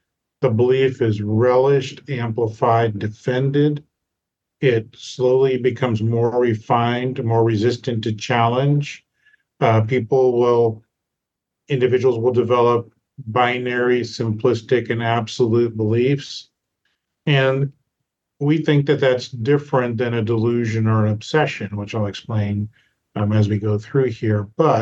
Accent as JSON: {"language": "English", "region": "Kansas", "country": "United States", "tie": "born or raised there", "said": "Well, I grew up in Kansas. My father was a psychiatrist."}